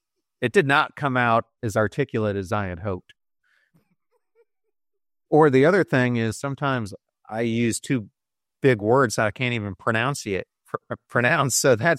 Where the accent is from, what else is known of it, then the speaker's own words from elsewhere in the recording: Pennsylvania, United States; I'm going to say it's a Philly cheesesteak because I grew up in Pennsylvania